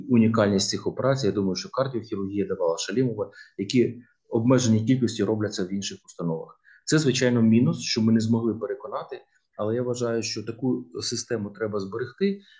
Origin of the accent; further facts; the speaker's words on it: Lviv, Lviv Oblast, Ukraine; Не в першому територіальному відділенні ТМО, з якого я родом, зі Львова